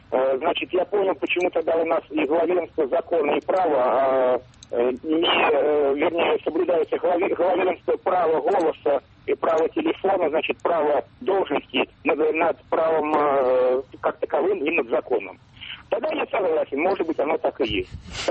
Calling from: Tolyatti, Samara Oblast, Russia; я из Тольятти звоню

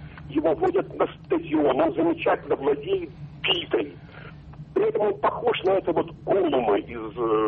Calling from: Vladivostok, Primorsky Krai, Russia; Я звоню из Владивостока.

